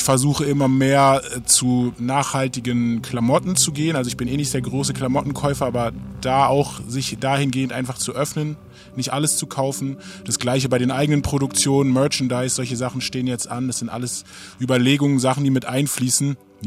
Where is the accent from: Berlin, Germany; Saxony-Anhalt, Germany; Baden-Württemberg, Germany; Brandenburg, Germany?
Berlin, Germany; ich bin ein Berliner Rapper, aufgewachsen in Morbid, Nachbarbezirk von Wedding.